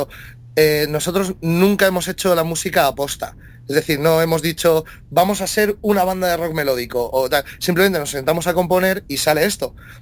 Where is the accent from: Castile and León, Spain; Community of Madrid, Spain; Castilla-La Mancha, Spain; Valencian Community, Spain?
Community of Madrid, Spain; Madrid; los dos Javis, Charly y yo, que somos de aquí de Madrid